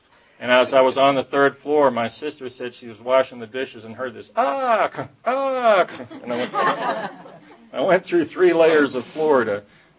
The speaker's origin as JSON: {"language": "English", "town": "Atlanta", "region": "Georgia", "country": "United States", "tie": "born there", "said": "I was born in Atlanta in 1955, Georgia Baptist Hospital. Two older sisters, mother and father."}